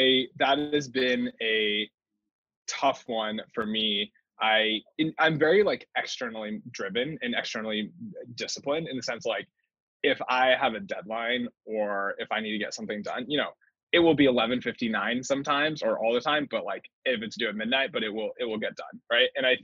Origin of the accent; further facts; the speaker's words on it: Texas, United States; But one of the really cool things I really liked about growing up in Texas was, again, back to this thing where race was like never a divisive thing